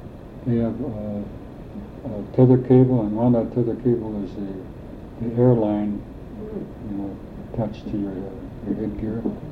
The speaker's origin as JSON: {"language": "English", "region": "Alaska", "country": "United States", "said": "We, since we're from Alaska, we'll hit the Alaskan seasons as they move up."}